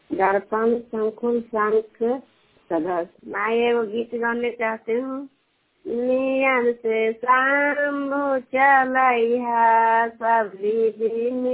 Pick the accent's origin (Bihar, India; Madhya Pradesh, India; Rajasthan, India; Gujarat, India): Bihar, India; Juniyar; मैं junior K रहने वाला हूँ।